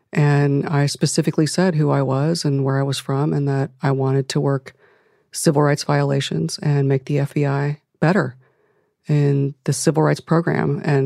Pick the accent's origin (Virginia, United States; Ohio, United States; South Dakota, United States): Ohio, United States; Akron; I'm from Akron, Ohio, and Kent State's not too far away.